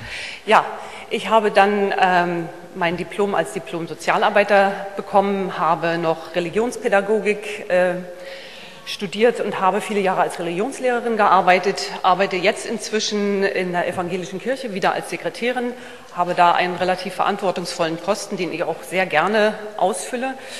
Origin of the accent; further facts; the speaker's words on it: Mecklenburg-Vorpommern, Germany; Ich bin aufgewachsen in Mecklenburg und vieles war nicht einfach.